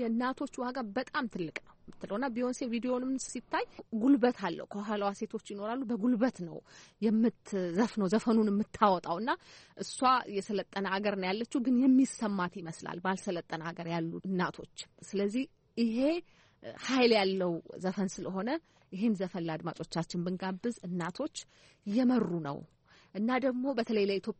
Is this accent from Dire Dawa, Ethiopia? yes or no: yes; Dire Dawa, Ethiopia; now in Addis Ababa, Ethiopia; ድሬዳዋ ነው ተወልጄ ያደኩት እዛ ድሬዳዋ ነው እንግዲህ መጀመሪያ ደረጃ ትምህርቴን የተማርኩት ከዛ በኋላ አዲስ አበባ ስመጣ